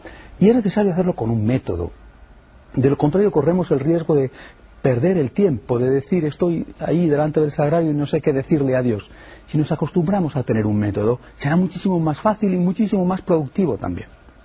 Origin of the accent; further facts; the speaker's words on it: Spain; Cuando yo era un joven sacerdote, y yo aún más un seminarista, estaba de moda, al menos en mi país, en España